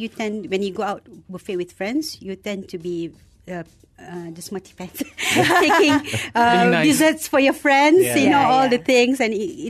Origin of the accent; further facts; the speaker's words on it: Malaysia; As a Malaysian, we have to change our habit, how we eat.